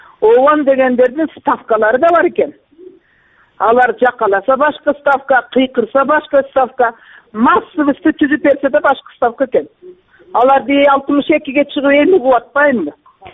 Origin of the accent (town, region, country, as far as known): Alay, Osh Region, Kyrgyzstan